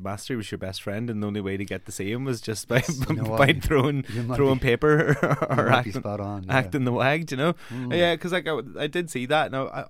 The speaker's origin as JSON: {"language": "English", "town": "Omagh", "region": "Northern Ireland", "country": "United Kingdom", "said": "I'm from Oma. So like everything that's force fed me about from down south is from the media."}